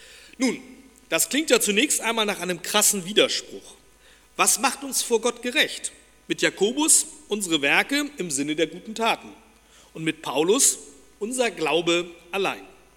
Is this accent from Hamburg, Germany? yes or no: yes; Hamburg, Germany; in meiner Heimatstadt Hamburg.